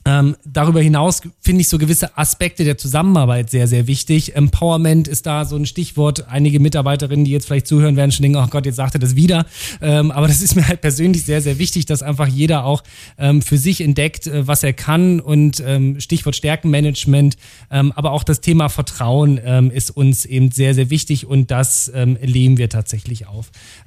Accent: Saxony-Anhalt, Germany; moved away as an adult; now in Rhineland, Germany; Ich bin tatsächlich 2003 aus meiner Heimat von Sachsen-Anhalt ins Rheinland gezogen

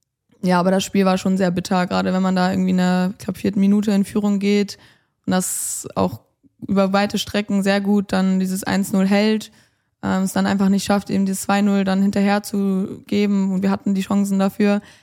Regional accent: Hamburg, Germany; gerade auch in meiner Heimatstadt Hamburg

